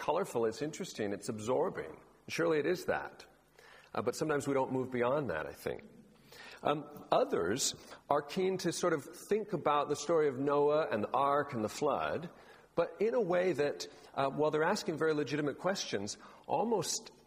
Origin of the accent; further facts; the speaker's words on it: Los Angeles, California, United States; my hometown newspaper, the Los Angeles Times, had a big story.